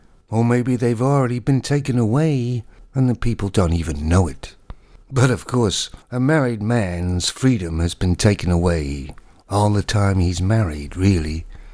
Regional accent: Canada; also born or lived in United Kingdom; I moved to Canada and lived there and worked there, because I'm Canadian.

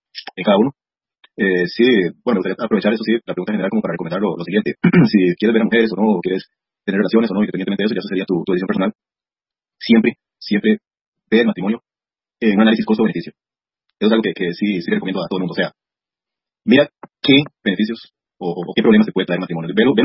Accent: Costa Rica; bueno, no soy de Colombia, soy de Costa Rica.

